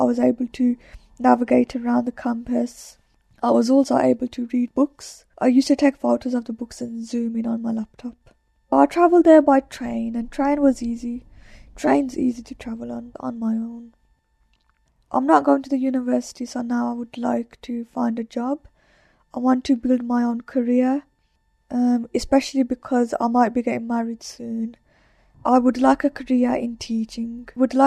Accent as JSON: {"language": "English", "town": "West Bromwich", "region": "West Midlands", "country": "United Kingdom", "tie": "born there", "said": "I was born in West Bromwich."}